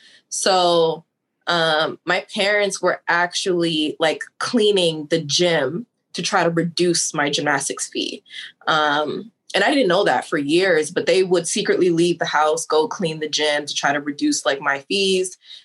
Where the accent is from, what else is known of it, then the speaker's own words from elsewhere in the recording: Canada; Yeah, I was born and raised in Canada.